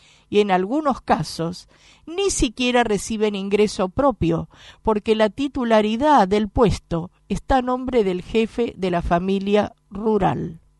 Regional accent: Mendoza, Argentina; Soy mendocina, y habiendo pertenecido a una familia trabajadora, pero muy pobre

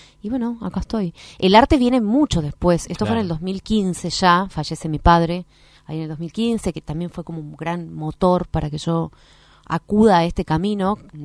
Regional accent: San Miguel de Tucumán, Tucumán, Argentina; accent: Tucumán; now in Bahía Blanca, Argentina; la fisioterapia quedó en Tucumán, yo soy de Tucumán.

